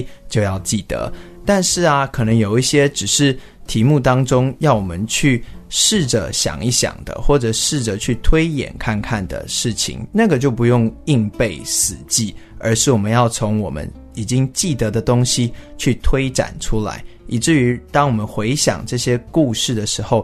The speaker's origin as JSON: {"language": "Chinese", "country": "Taiwan", "tie": "born or raised there", "also_born_or_lived": "United States", "said": "其实呢我最小的时候是在美国长大的，但是呢后来大概4岁左右就回到台湾来，那就接受台湾的教育。"}